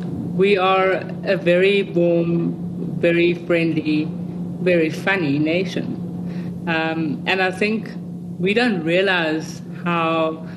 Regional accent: South Africa; there's a certain quality of being South African that is very, very like powerful and attractive to people.

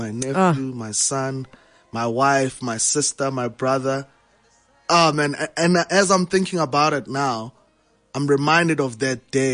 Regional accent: Kagiso, Gauteng, South Africa; and I'm from Kagiso, Krugersdorp. Born and raised

